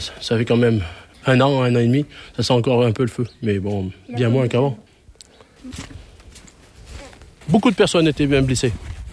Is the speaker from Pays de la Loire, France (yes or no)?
yes; Baugé, Pays de la Loire, France; Non, je suis vraiment natif de la Bauge.